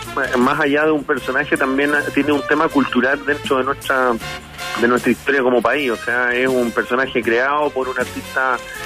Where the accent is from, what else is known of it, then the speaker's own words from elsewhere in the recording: Chile; eso en el fondo lo hace no enorgullece en el fondo como chileno, considerando que es un personaje nacido acá.